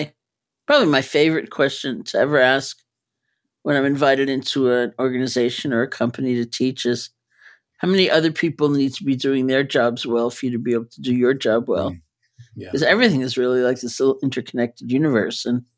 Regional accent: New York, United States; because I am a New Yorker and I know a lot of people in the theater

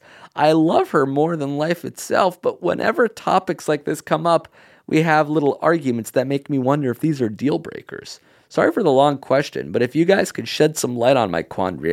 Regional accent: India; born there; moved away; I was born in India, but grew up all over the world and moved here in 2012.

